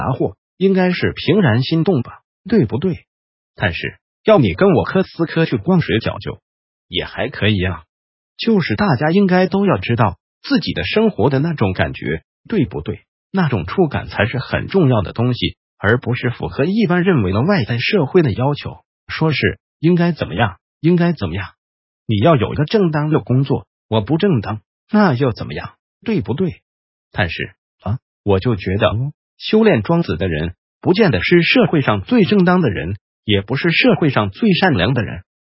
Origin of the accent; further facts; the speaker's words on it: Taiwan; 就像我们台湾人可以说是最会玩又最不会玩的民族